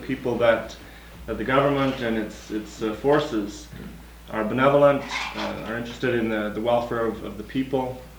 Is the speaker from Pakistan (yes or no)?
no; Canada; Well, as a Canadian